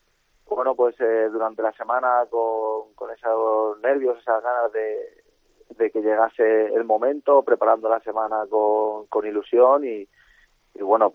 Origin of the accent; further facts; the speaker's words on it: Petrer, Valencian Community, Spain; yo soy de Petrer, de un pueblo de aquí de Alicante, y estoy aquí.